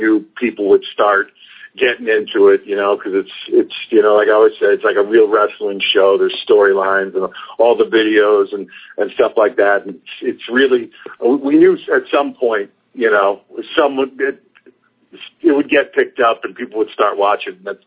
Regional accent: East Coast, United States; I mean, you guys know, I'm from the East Coast.

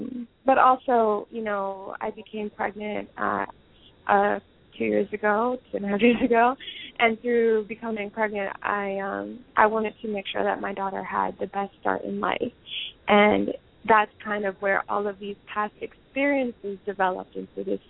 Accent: Newark, New Jersey, United States; I'm from Newark, New Jersey, and, you know, we're one of the largest food deserts in the country.

